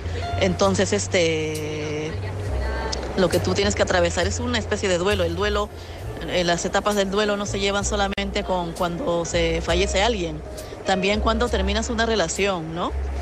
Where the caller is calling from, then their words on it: Madrid, Community of Madrid, Spain; de Madrid.